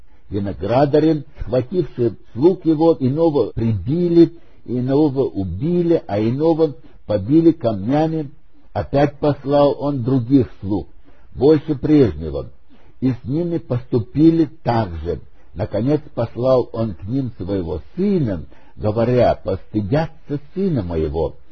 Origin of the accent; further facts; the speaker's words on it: Volga region, Russia; first language German; Russian is a second language; свои 75 лет. Я родился на Волге и два класса кончил на немецком языке и ни слова по-русски не знал